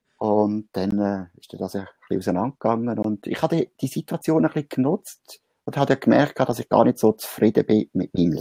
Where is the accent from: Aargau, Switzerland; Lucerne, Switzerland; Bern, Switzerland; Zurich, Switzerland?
Lucerne, Switzerland; Hochdorf; born there; accent: Lucerne dialect; wie wir so sagen hier im Luzernischen. Ich bin hier in Hochdorf geboren, also Luzerner.